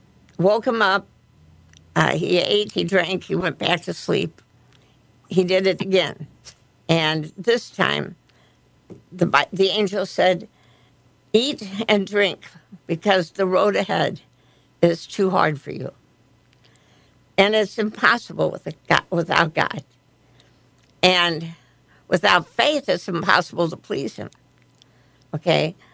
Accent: St. Louis, Missouri, United States; So I have been around dogs all my life. I grew up in Dogtown in St. Louis, Missouri.

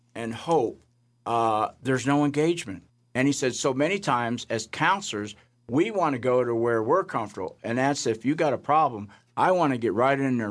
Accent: Wales, United Kingdom; Arthur was Welsh. We're both Welsh.

